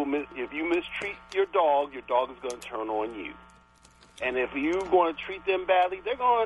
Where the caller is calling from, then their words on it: Washington, District of Columbia, United States; from Northeast DC, regular caller.